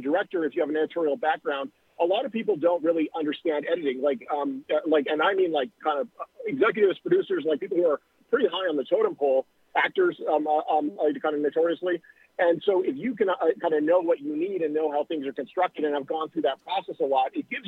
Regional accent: Canada; now in Los Angeles, United States; So I live in Los Angeles. Like I mentioned, I'm from Canada originally

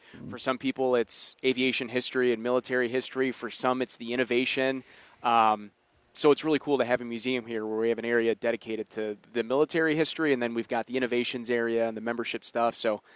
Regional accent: Kenosha, Wisconsin, United States; So I grew up in Kenosha, Wisconsin. Neither of my parents were involved in aviation. They were enthusiasts, and they started coming up to Oshkosh for EAA back in the 80s. And I was born in 94, in January of 94.

